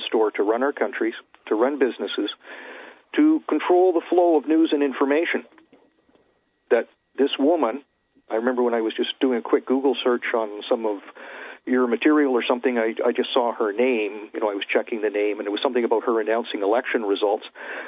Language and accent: English; Canada; I'm from Canada.